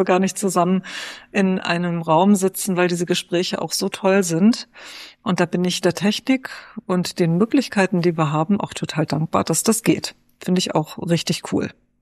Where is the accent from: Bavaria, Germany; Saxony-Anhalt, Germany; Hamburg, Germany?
Bavaria, Germany; Oberhaching; ich würde gerne hier in Oberhaching, in meinem Heimatort, gerne einen Live-Podcast aufnehmen